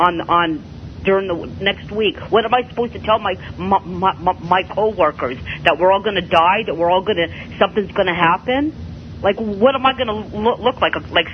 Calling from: Canada; I'm calling from Canada.

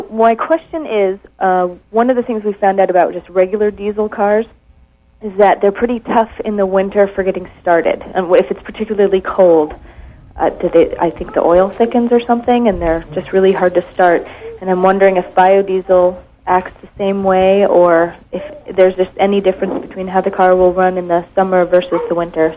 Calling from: Sedgwick, United States; and I'm from Sedgwick.

